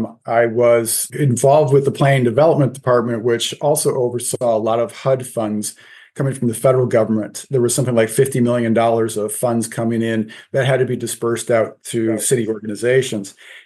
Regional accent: Detroit, Michigan, United States; So I grew up in the Metro Detroit area, did my undergrad there at the University of Detroit Mercy

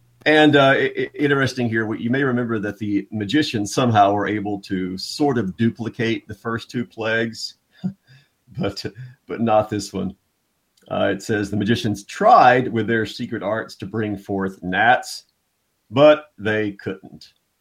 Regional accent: Texas, United States; I grew up in Texas

